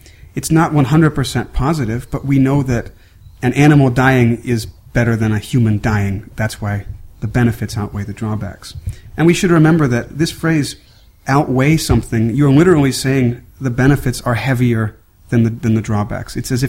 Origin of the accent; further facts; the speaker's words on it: United States; from the United States.